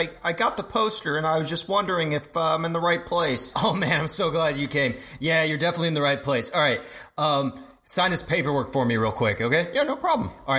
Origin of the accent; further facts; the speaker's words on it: Midwest, United States; I'm from the Midwest, so I couldn't tell what city this took place in.